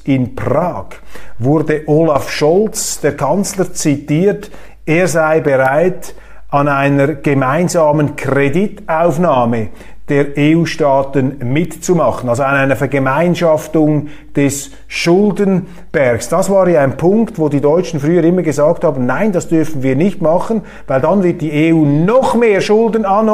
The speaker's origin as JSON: {"language": "German", "country": "Switzerland", "said": "ich bin Schweizer"}